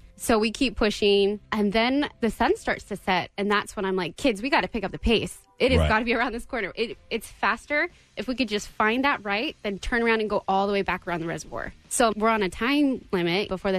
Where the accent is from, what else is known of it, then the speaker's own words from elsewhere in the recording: California, United States; now in Connecticut, United States; Born and raised in California.